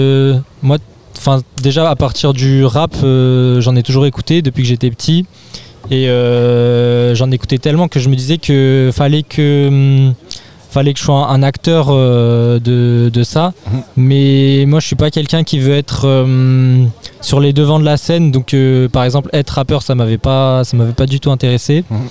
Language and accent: French; Grenoble, Auvergne-Rhône-Alpes, France; il a vu après que je venais de Grenoble